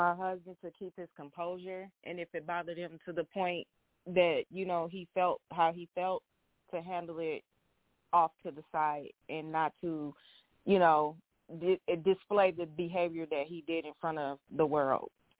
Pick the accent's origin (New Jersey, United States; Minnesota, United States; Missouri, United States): Minnesota, United States; I'm from Minnesota.